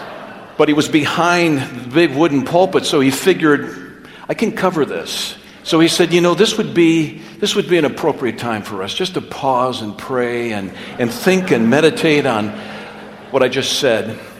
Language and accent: English; Minnesota, United States; As you know, those of you who know me, I'm from Minnesota, or as they say it back then, Minnesota. And so I came to California